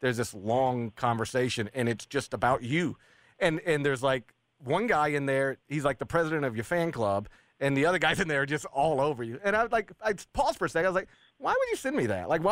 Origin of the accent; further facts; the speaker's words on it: Horn Lake, Mississippi, United States; I grew up in Horn Lake when I was a kid. We were teenagers.